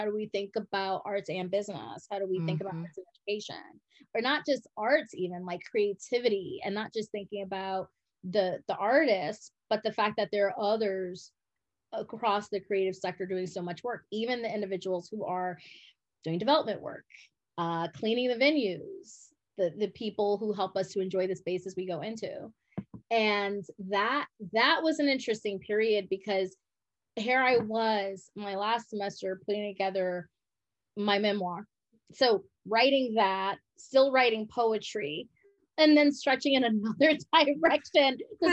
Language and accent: English; Connecticut, United States; I'm originally from Connecticut. People would be like, oh, Flatlanders.